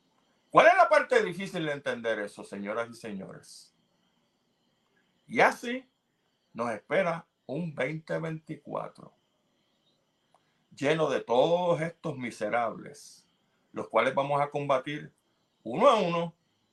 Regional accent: Puerto Rico; y lo digo como puertorriqueño

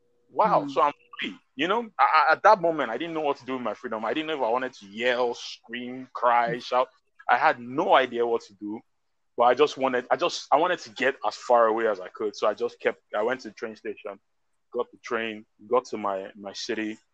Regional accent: Nigeria; now in Europe; I'm the Nigerian guy in Europe somewhere. I wasn't anybody special. You know, I was just a regular Nigerian guy.

